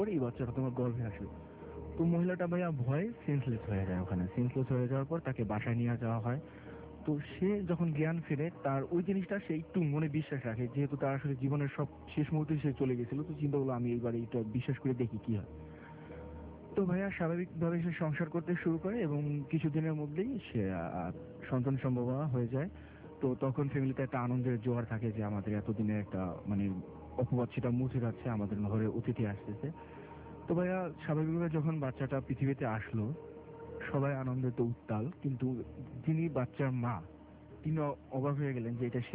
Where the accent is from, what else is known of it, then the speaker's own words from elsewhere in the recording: Dhaka, Dhaka Division, Bangladesh; আমি ঢাকা মহাখালী থেকে আসছি আমার হোম টাউন এই বোনাইতে